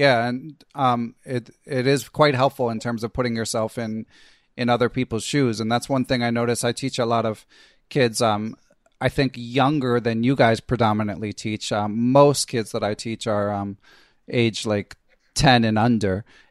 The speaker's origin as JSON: {"language": "English", "town": "Philadelphia", "region": "Pennsylvania", "country": "United States", "tie": "born or raised there", "said": "And I grew up in Philly, as regular listeners may recall."}